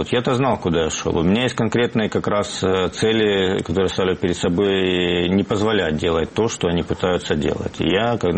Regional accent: Donbas, Ukraine; потому что я с Донбасса, я хочу туда вернуться.

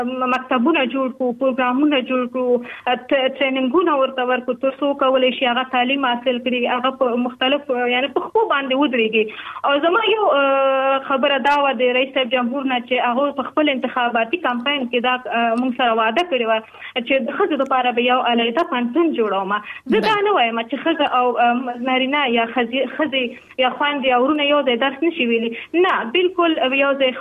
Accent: Afghanistan; also born or lived in Pakistan; ستونزې په پاکستان کې د افغان مهاجر په حیث باندې واقعتا وي، موږ هم ډېر ستونزو سره مخامخ شوي یو، موږ هم په مهاجرت کې لوی شوي یو، په جهاد کې لوی شوي یو

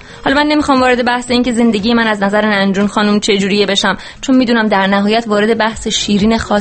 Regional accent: Iran; به عنوان یه ایرانی

